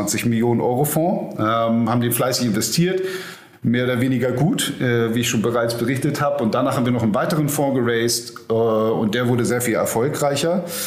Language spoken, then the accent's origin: German; Hamburg, Germany; Ja, also ich bin Hamburger Jung, 47 Jahre alt